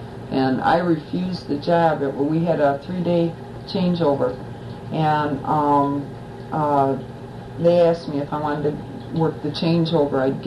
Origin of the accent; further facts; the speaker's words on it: Detroit, Michigan, United States; born there; and I was born in Wayne County, Detroit.